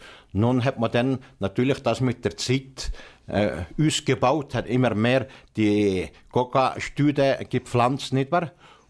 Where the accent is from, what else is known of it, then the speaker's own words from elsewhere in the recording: Valais, Switzerland; Als Walliser haben wir ja nie ein schönes Wallis vergessen.